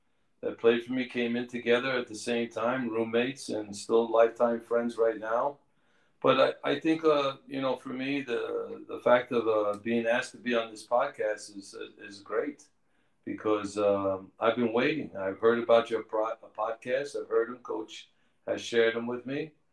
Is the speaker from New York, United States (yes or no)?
yes; New York, United States; now in Los Angeles, United States; it was a great opportunity to coach in my hometown in New York at Giant Stadium and then come to Los Angeles